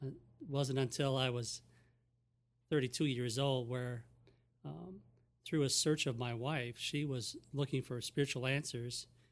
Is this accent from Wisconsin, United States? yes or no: yes; Menomonee Falls, Wisconsin, United States; I'm a member of Falls Baptist Church. I was born and raised in Menominee Falls, actually a large village just outside of Milwaukee.